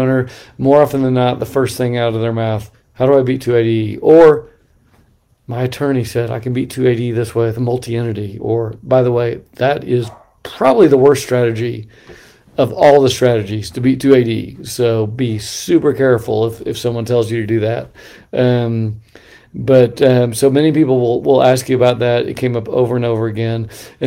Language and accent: English; Bend, Oregon, United States; so I think in my hometown, Bend, Oregon, guy Joe's got a little, he's got his truck, and he's all of a sudden a delivery company